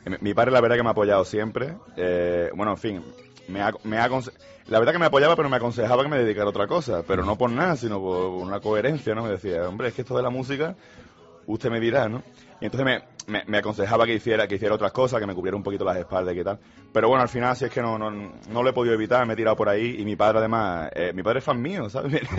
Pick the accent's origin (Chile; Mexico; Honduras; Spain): Spain; Andalusia; yo que soy andaluz y que tengo cerquita el flamenco